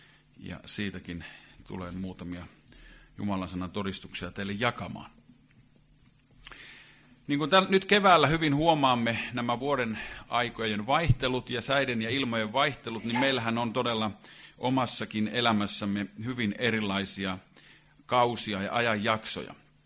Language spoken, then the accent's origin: Finnish; Savonlinna, South Savo, Finland; kun kävimme Savonlinnassa kotipuolessa vaimoni kanssa